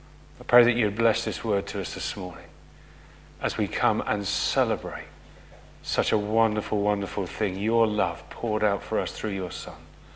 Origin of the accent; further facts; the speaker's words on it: Reading, South East England, United Kingdom; I was a lad growing up in Reading, where life is not always as simple as it should be.